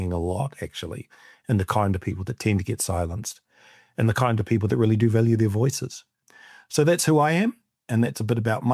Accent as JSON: {"language": "English", "town": "Otahuhu", "region": "Auckland", "country": "New Zealand", "tie": "born or raised there", "said": "And I also come from South Auckland. I was raised in South Auckland in a very working class, poor neighborhood, Otahuhu."}